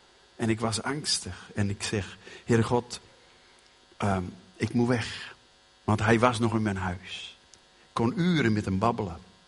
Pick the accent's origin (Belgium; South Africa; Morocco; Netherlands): Belgium; Genk, Flanders; Ik kwam van Genk, was 23 jaar.